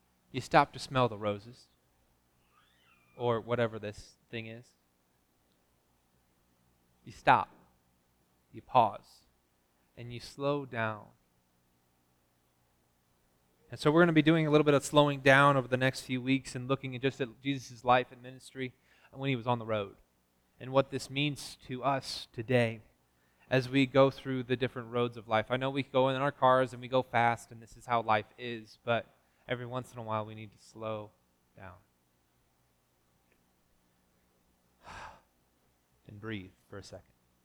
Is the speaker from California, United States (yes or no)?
no; Illinois, United States; Growing up in Illinois, I learned all the back roads.